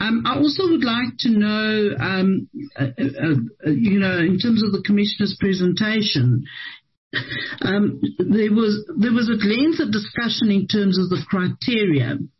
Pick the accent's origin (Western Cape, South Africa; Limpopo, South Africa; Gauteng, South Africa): Gauteng, South Africa; Ekurhuleni; I'm from Ekurhuleni